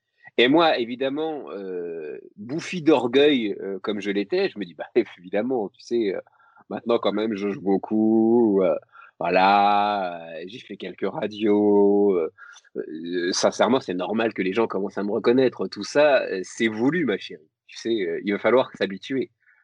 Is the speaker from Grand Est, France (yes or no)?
yes; Grand Est, France; Tu sais, moi, je suis lorrain